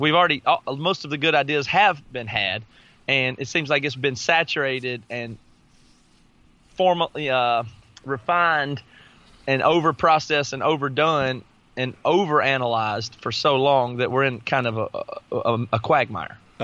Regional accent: the South, United States; born or raised there

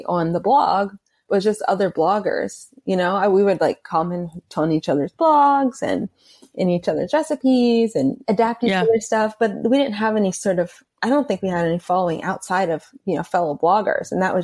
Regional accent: Atlanta, Georgia, United States; But I grew up cooking with my grandmother in the kitchen, loving her food. I grew up in Atlanta. We had a lot of, you know, soul food, but a lot of ethnic food.

